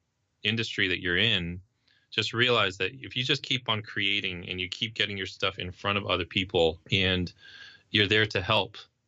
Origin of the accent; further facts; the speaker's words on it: New Jersey, United States; moved away as an adult; I was involved in a church that I was growing up in New Jersey.